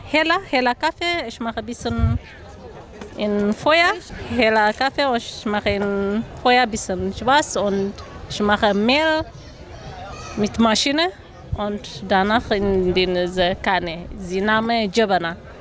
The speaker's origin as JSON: {"language": "German", "country": "Eritrea", "second_language": "German", "lives_now": "Haltern am See, Germany", "said": "ich komme aus Eritrea, ich wohne in Haltern am See."}